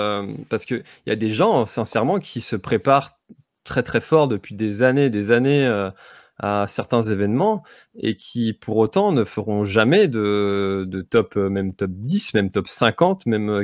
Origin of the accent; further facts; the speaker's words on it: Brittany, France; c'est vrai qu'on voit beaucoup, du moins par chez nous en Bretagne, beaucoup d'anciens footeux qui passent au trail